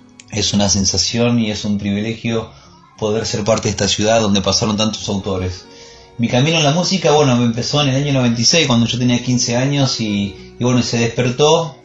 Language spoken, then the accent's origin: Spanish; Zárate, Buenos Aires Province, Argentina; soy de Zárate, tengo el privilegio de estar en una ciudad en donde pasaron tantos autores de este género que es el tango, y vivir acá es una linda sensación.